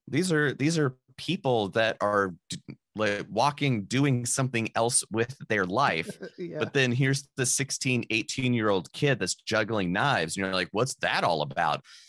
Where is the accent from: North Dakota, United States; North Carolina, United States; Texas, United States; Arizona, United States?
North Carolina, United States; No, that was in the mountains of North Carolina. I grew up near Asheville.